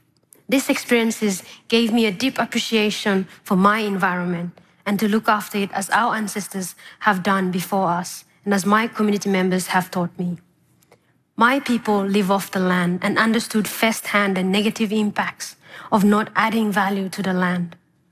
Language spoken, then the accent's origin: English; Reef Islands, Temotu, Solomon Islands; Growing up in Reef Islands, I was taught by the aunties and grandmas about the different types of plants available for us to eat